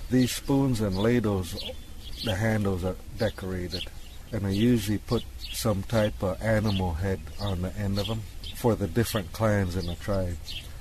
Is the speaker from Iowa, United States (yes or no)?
yes; Tama, Iowa, United States; from the Meskwaki settlement here by Tama, Iowa. I'm a traditional Meskwaki wood carver. When I grew up, I lived with my grandfolks.